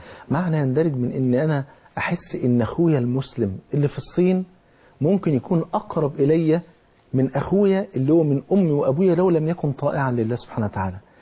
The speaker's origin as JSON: {"language": "Arabic", "country": "Egypt", "said": "حضرتك تعلم السعد أعداد بالآلاف عندنا في مصر موجودة"}